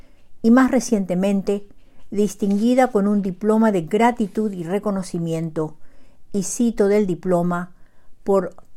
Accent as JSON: {"language": "Spanish", "country": "Paraguay", "moved": "yes", "lives_now": "Bedford, United States", "said": "llego hasta ustedes desde Bedford, Massachusetts, con un nuevo relato de la producción narrativa de mi tierra colorada, Xeretamí, Paraguay, corazón de América del Sur."}